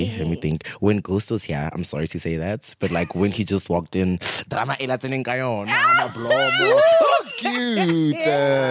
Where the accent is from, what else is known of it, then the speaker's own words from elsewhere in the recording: Pretoria, Gauteng, South Africa; From Pretoria, I am a content creator, I am a DJ, and now I'm a podcaster.